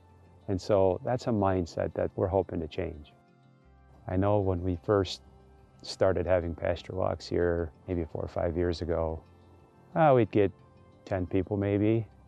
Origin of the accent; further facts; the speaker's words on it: Madagascar; now in United States; Growing up in Madagascar, we spent time in the woods and in the field all the time. We basically lived outside, and when I came to the U.S.